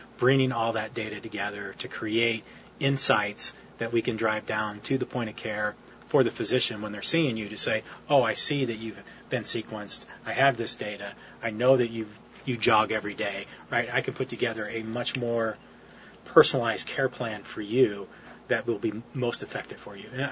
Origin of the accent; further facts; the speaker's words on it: Hillsboro, United States; Growing up in Hillsboro, to think that we have, you know, that much brain power in one facility